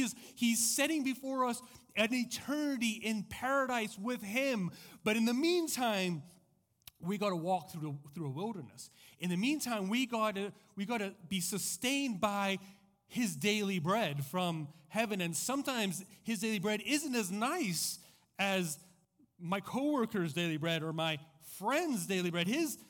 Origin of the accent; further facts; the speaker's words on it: Santiago, Santiago Metropolitan Region, Chile; now in United States; I grew up in Chile. I grew up in Santiago. It's the place that I, you know, it's still hard not to, for it to feel like home. And it was so interesting going back to Chile after living 4 years in the States